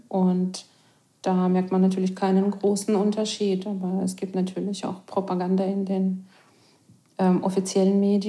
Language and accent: German; Moscow, Russia; now in Berlin, Germany; Nein, ich bin in Moskau aufgewachsen. Und ich bin gewohnt, dass die Straßen groß und breit sind.